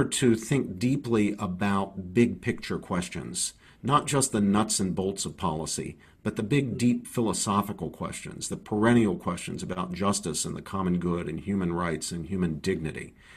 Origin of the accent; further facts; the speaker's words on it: West Virginia, United States; I grew up in West Virginia around people who were descended from the Scots-Irish and from the English.